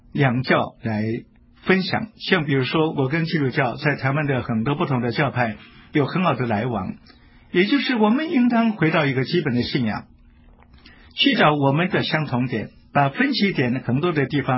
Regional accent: China; 但是呢，我们的祖先，我们中国人是一个讲孝道的国家的民族

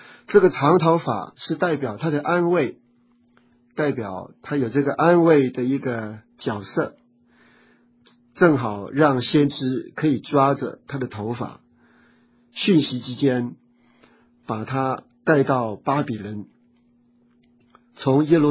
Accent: China; 我们中国人传统就是要扬名声显父母。

